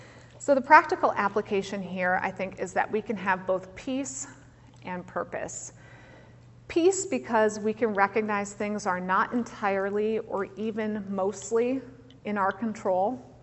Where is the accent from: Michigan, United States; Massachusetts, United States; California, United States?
Michigan, United States; Muskegon; that clinic was in Muskegon, Michigan, my hometown.